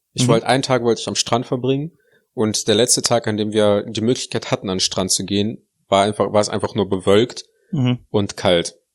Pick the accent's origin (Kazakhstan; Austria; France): Kazakhstan; moved away; Ich bin in Kasachstan aufgewachsen.